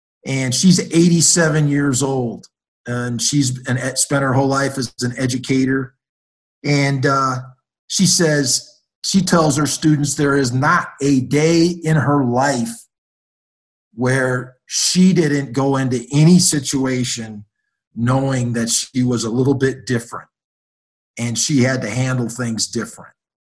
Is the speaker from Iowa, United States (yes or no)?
no; Madison, Wisconsin, United States; You know, I grew up in the Midwest. I grew up in a college town in Madison, Wisconsin. Obviously, my upbringing was very different.